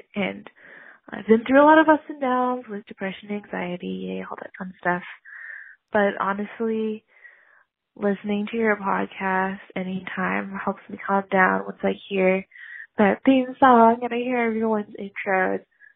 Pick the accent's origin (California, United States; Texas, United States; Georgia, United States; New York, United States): California, United States; I'm from California.